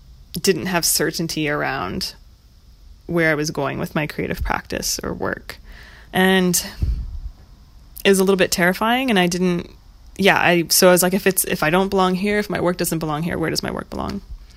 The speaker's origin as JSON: {"language": "English", "region": "Ohio", "country": "United States", "lives_now": "San Francisco, United States", "said": "I went to school in Ohio, I'm from Ohio, and I always knew I wanted to leave."}